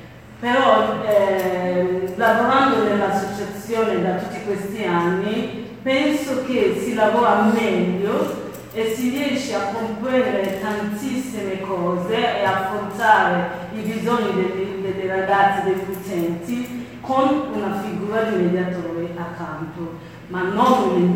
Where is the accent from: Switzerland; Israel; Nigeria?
Nigeria; perché io sono della Nigeria